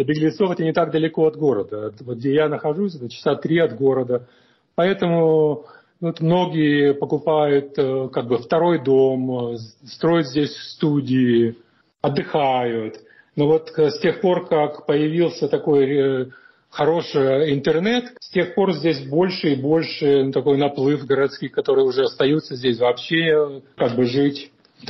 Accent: Moldova; now in United States; если я говорю, что я из Молдавии, раньше люди думали, что это какие-то там острова мальдивские

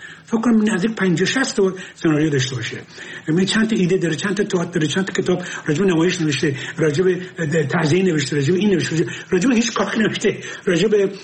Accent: Abadan, Khuzestan, Iran; من بچه آبادانم. آبادان نزدیک تیارا و میارا اینا برو بیرون بود.

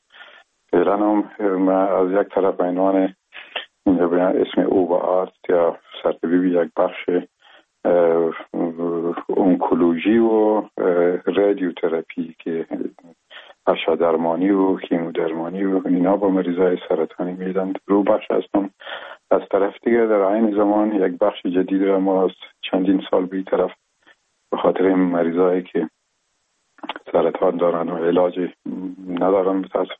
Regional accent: Afghanistan; ولایت لوگر و از مربوطات ولسوالی محمد آقا، یک قریه با اسم گمران و شیرازه یاد میشه، از اونجا به دنیا آمدیم و اون سالهای اول زندگی را اونجا در آغوش پدر و مادر بزرگ شدیم و اونجا به اصطلاح ابتدای مکتبم شروع کردیم

